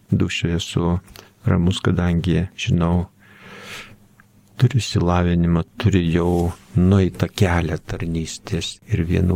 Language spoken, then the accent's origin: Lithuanian; Gudoniai, Alytus County, Lithuania; accent: Dzūkian; Mano vaikystė prabėgo Krikštonių parapijoje, Gudonių kaime.